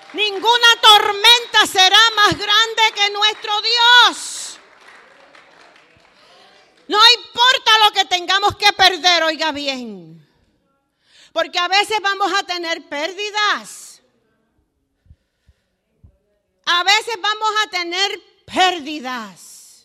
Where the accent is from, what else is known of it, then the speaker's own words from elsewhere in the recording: Puerto Rico; moved away as an adult; Mire, cuando nosotros salimos de Puerto Rico, pues nos hicieron una despedida.